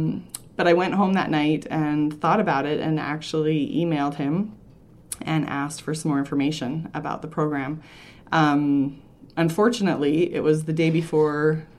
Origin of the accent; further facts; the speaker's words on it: Barnwell, Alberta, Canada; I grew up in Barnwell, Alberta.